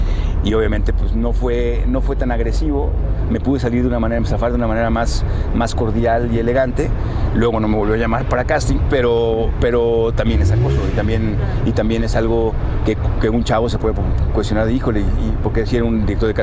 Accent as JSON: {"language": "Spanish", "region": "northern Mexico", "country": "Mexico", "said": "Yo soy norteño"}